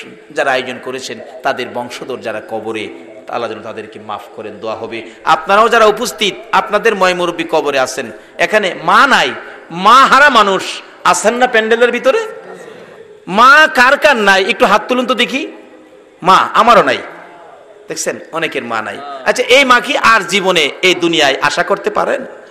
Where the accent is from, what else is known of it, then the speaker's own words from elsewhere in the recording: Ramnagar, Dhaka Division, Bangladesh; ওনার বাড়ি রামনগর গ্রাম, আমার গ্রাম।